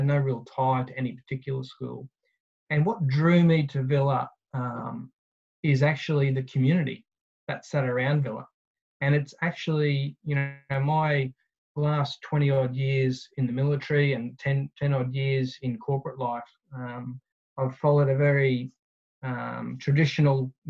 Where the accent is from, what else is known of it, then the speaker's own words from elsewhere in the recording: Roma, Queensland, Australia; I grew up out west in Roma and went to a number of different schools out there, joined the army at 17 and essentially moved every couple of years all around Australia, internationally.